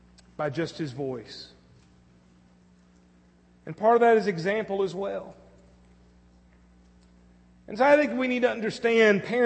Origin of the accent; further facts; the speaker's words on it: Southern United States, United States; accent: southern; Sounds so much better than my southern accent, that's for sure.